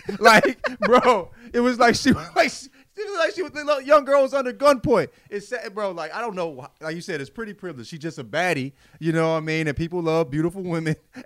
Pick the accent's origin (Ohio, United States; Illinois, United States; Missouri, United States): Missouri, United States; St. Louis; I'm from St. Louis, nigga.